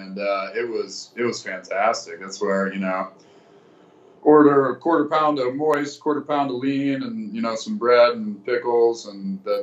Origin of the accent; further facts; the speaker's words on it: Ann Arbor, Michigan, United States; Yeah, I'm from Michigan. Yeah, I'm from Ann Arbor. I was born out of state, but I moved here when I was really young and grew up, you know, right outside Ann Arbor.